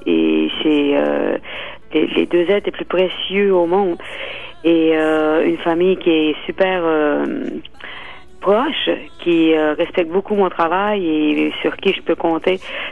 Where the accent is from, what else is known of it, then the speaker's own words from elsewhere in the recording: Havre-Saint-Pierre, Quebec, Canada; Moi, je viens d'Havre Saint-Pierre.